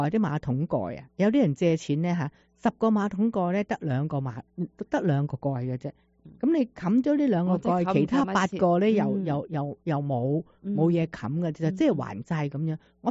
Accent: China; 我哋中國人咳咧，我就識得分嘅。

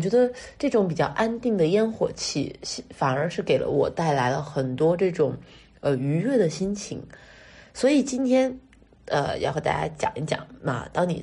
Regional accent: China; 实际上在我们中国人的传统习俗当中呢，就是过了腊八就是年。

